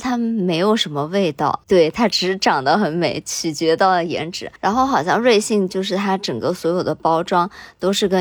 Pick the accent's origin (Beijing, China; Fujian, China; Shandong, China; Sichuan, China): Sichuan, China; now in Shanghai, China; 茉莉这个东西就是刻在我们四川人的 DNA 里的，我们就是会一直喝碧潭飘雪啊。